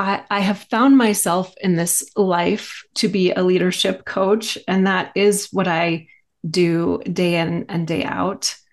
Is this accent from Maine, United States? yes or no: yes; Maine, United States; I grew up in Maine and then went to Oberlin College